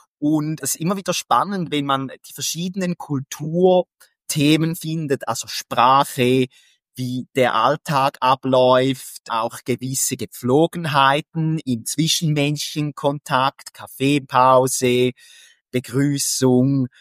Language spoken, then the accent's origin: German; Thurgau, Switzerland; wenn ich als Thurgauer ursprünglich nur schon in Zürich oder im Bündnerland den Mund aufmache